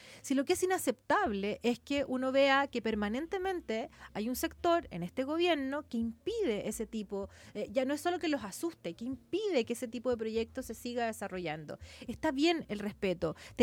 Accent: San Antonio, Valparaíso, Chile; yo soy de San Antonio.

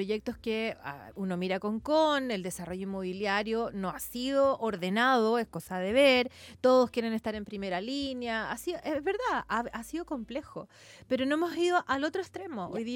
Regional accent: San Antonio, Valparaíso, Chile; yo soy de San Antonio.

